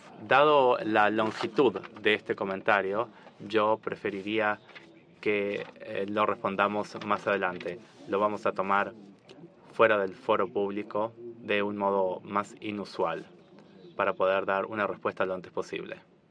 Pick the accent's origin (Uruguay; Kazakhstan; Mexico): Kazakhstan; soy de Kazajstán y soy becaria, soy recién llegada.